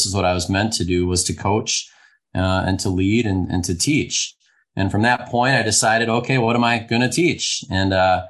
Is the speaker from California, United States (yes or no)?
no; Minnesota, United States; Yeah, well, I grew up in the Twin Cities area, the home of hockey.